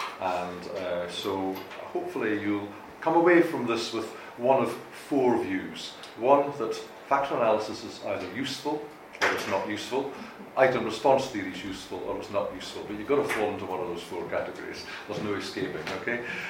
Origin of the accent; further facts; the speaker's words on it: Scotland, United Kingdom; I'm from the UK. I'm from Scotland. So my accent isn't quite the same as Norman's.